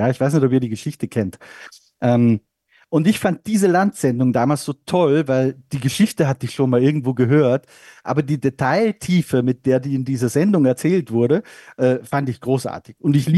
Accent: Austria; Ja, da war er ja natürlich bei uns in Österreich der nationale Held in der Formel 1.

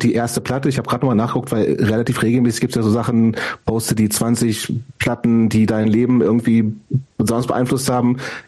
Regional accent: Hameln, Lower Saxony, Germany; Also ich bin ja in Hameln, in der Nähe von Hameln groß geworden, das ist relativ nah an Hannover dran

